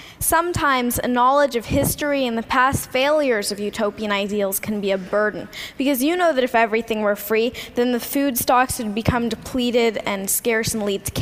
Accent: Washington, United States; For instance, the Museum of Glass in Tacoma, Washington, my home state, Yoo-hoo, Washington

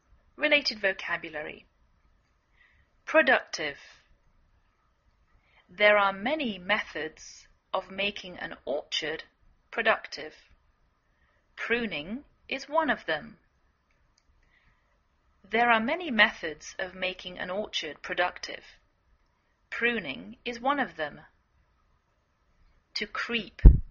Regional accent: England, United Kingdom; now in United States

